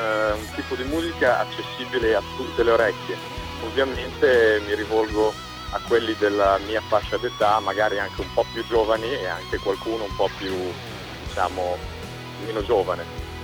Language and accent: Italian; Solarolo, Emilia-Romagna, Italy; Sono romagnolo al 100%, vengo da Solarolo.